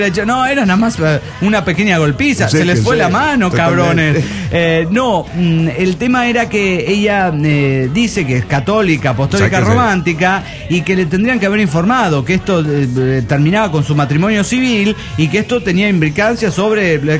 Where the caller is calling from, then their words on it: Mexico City, Mexico; del DF Mexicano.